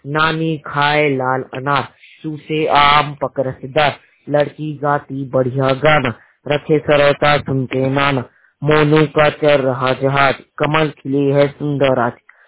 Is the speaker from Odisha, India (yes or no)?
no; Raipur, Chhattisgarh, India; और मैं कक्षा 6वीं में पढ़ता हूँ और मैं रायपुर जिले का रहने वाला हूँ, छत्तीसगढ़ राज्य का।